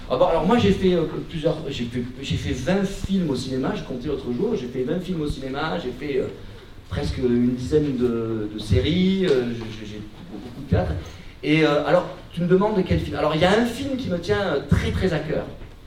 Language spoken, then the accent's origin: French; Digne-les-Bains, Provence-Alpes-Côte d'Azur, France; avec des copains d'enfance de la ville de Digne-les-Bains